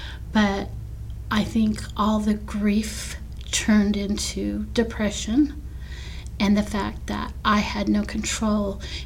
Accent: Tucson, Arizona, United States; I'm originally from Tucson, Arizona. I came here for a longevity summit. I was a guest speaker. I became ill and was unable to go back home to Arizona.

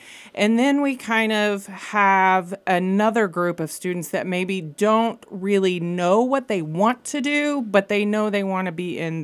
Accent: Altus, Oklahoma, United States; Well, I am a Southwest Oklahoma kid, born and raised in Altus. I am a proud Bulldog.

